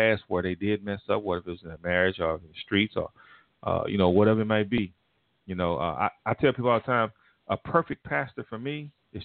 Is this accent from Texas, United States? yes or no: yes; Fort Worth, Texas, United States; Honestly, when I grew up in Fort Worth, Texas, my dad... Back in the day, and I love my dad.